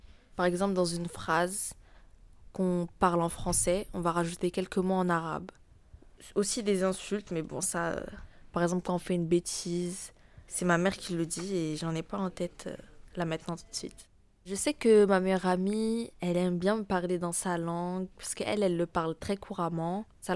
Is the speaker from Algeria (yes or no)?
no; France; born there; je sais que j'ai l'accent en français puisque je suis née en France. J'ai toujours parlé le français, donc mon accent, il n'est pas très marocain, quoi.